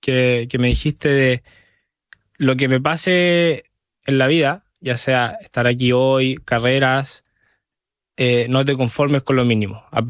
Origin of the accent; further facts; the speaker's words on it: Chile; Desde que vi el Dakar por primera vez cuando era chico, pasaba en Chile.